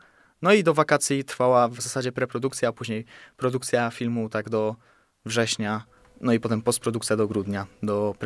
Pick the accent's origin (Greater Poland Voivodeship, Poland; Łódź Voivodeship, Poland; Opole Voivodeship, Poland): Greater Poland Voivodeship, Poland; Kalisz; wszyscy jesteśmy z Kalisza albo z okolic.